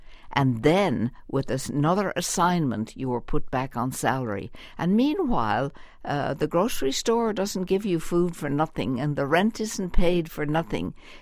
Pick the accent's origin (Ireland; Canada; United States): Ireland; Well, I'm Irish. And to us in Ireland, when I was a little girl growing up, that my favorite movies were the Westerns and the gangster movies.